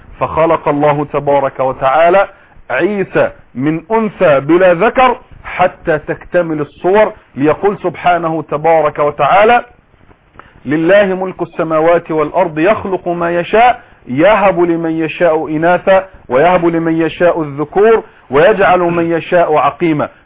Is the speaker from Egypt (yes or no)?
yes; Egypt; أن أعزي نفسي كمصري